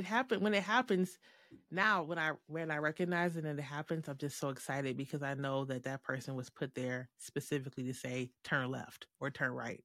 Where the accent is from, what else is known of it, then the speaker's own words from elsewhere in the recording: Detroit, Michigan, United States; moved away as an adult; I was graduating from college in Michigan, and I'm from Detroit, Detroit Public Schools was closing tons of schools.